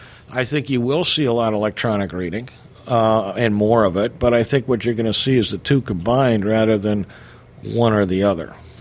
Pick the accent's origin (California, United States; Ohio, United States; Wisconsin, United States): California, United States; I grew up in Southern California.